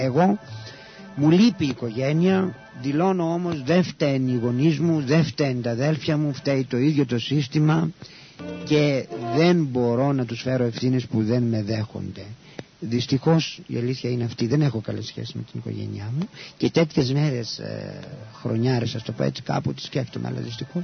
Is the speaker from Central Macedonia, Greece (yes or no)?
yes; Kilkis, Central Macedonia, Greece; είμαι βέβαια τώρα 42 χρονών. Θέλω να πω ότι είμαι από το Κιλκής, από ένα χωριό του Κιλκής, Φίσκα Κιλκής, συγκεκριμένα είμαι Πόντιος